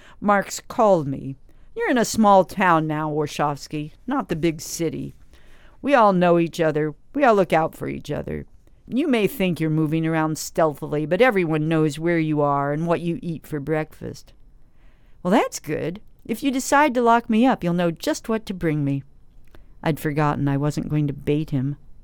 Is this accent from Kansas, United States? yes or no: yes; Lawrence, Kansas, United States; now in Chicago, United States; I live in Chicago now, but I grew up in Lawrence.